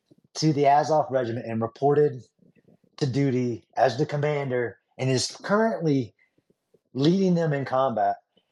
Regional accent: United States; I'm not from the administration, but as an American, I understand that.

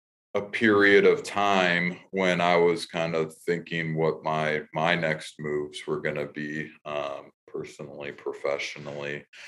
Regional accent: Cleveland, Ohio, United States; I am from Cleveland, actually. From Cleveland.

